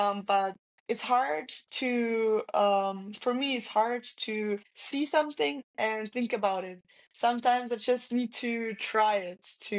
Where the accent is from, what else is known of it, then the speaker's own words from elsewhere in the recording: Vienna, Austria; English is a second language; I'm from Vienna, it's 8 hours by car.